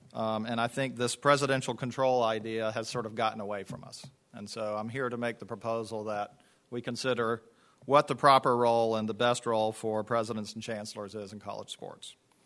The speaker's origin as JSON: {"language": "English", "region": "North Carolina", "country": "United States", "tie": "born or raised there", "said": "and I heard about even growing up in North Carolina."}